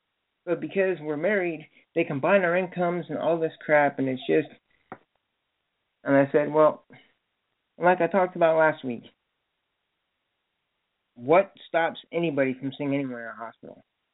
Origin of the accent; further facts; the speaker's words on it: United States; I'm an American.